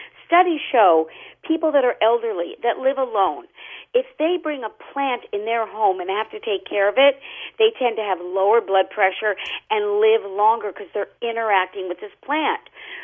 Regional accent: Los Angeles, California, United States; I'm from Los Angeles. I was going to the University of Arizona

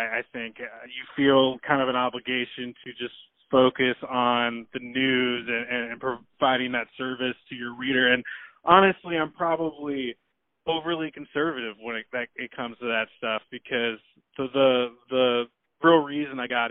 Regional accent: Portland, Oregon, United States; I'm from Portland.

